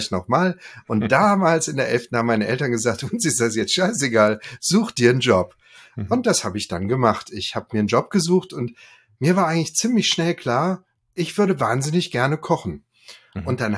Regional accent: Ravensburg, Baden-Württemberg, Germany; Albert Bullay hatte eben das Restaurant Waldhorn in meiner Heimatstadt Ravensburg. Und das war das Schöne, das war ungefähr 300 Meter von unserer Wohnung entfernt.

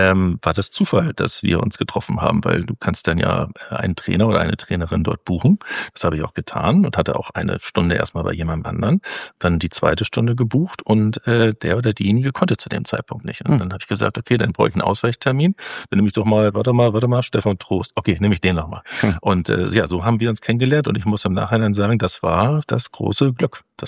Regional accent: Hamburg, Germany; ich bin 52 Jahre alt. Ich bin Hamburger, das heißt, ich bin in Hamburg geboren und auch in Hamburg aufgewachsen.

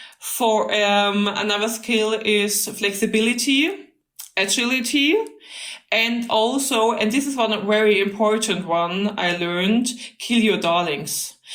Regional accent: Bavaria, Germany; English is a second language; I'm from Lower Bavaria. We are not that diplomatic. We are like a little louder, a little more fun, and a little more direct.

